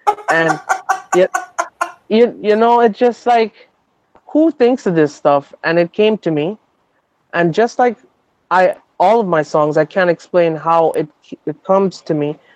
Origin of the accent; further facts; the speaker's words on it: Toronto, Ontario, Canada; I'm from Toronto